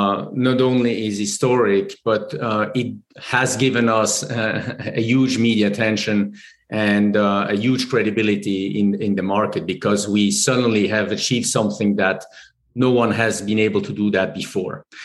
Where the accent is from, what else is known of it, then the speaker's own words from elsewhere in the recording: Geneva, Switzerland; But very shortly, I grew up in Geneva, Switzerland. I was blessed to grow up in an environment that is very international.